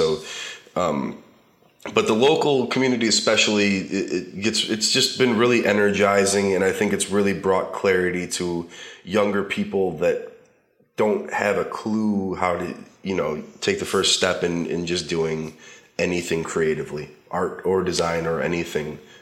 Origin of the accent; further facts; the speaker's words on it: Cleveland, Ohio, United States; but yeah, I'm from Cleveland.